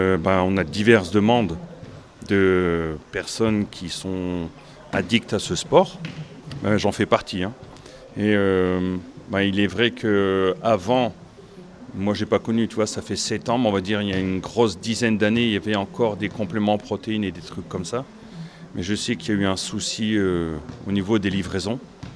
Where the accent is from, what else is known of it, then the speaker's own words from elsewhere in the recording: Hauts-de-France, France; c'est parce que je mutais pour rentrer dans le Nord, parce que d'origine, je suis du Nord.